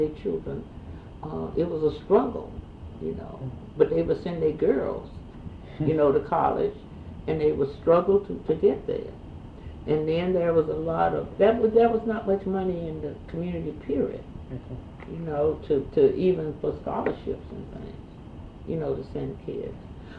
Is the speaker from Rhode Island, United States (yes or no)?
no; Charlotte, North Carolina, United States; And growing up in Charlotte was the Brooklyn area.